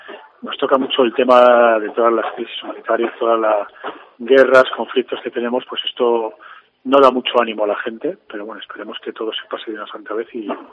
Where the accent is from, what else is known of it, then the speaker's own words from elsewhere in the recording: Burgos, Castile and León, Spain; La gente a Burgos, somos la ciudad de Castilla y León con más turismo.